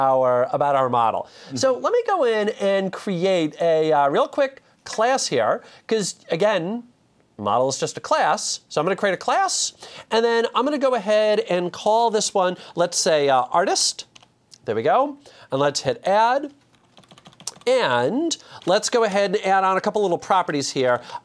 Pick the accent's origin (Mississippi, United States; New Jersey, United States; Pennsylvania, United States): New Jersey, United States; I'm originally from New Jersey, and if you're familiar with sort of that region of the US, we have a propensity to talk quickly.